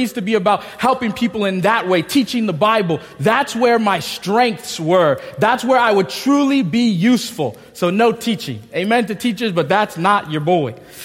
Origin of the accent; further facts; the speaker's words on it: Houston, Texas, United States; My home church growing up in Houston, we did a lot of mission trips.